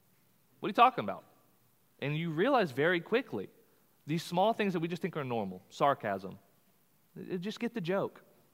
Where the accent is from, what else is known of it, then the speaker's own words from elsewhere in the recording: Texas, United States; We're from Texas, and so horses, right? They abound.